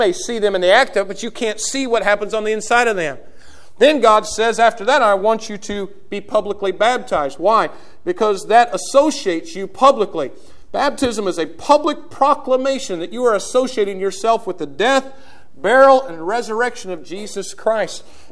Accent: Greene County, United States; If they knew I was from Greene County, they would have known it was a can of Skoal.

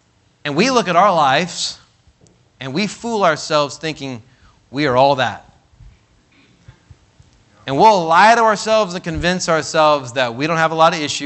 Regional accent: California, United States; All right, I know I'm from California, but let's come on now.

